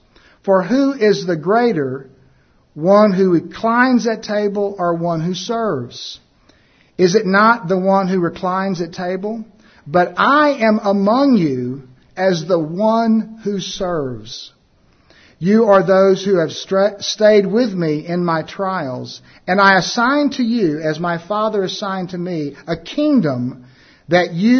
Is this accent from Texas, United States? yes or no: yes; Texas, United States; I am also an American citizen, a native Texan.